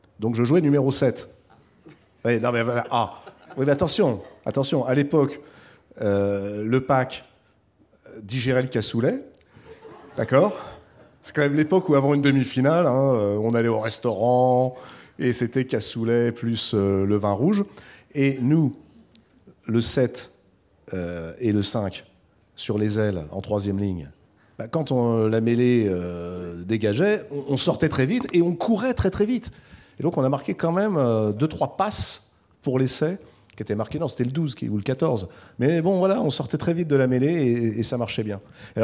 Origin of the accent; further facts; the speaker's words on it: La Rochelle, Nouvelle-Aquitaine, France; Je viens de La Rochelle, moi.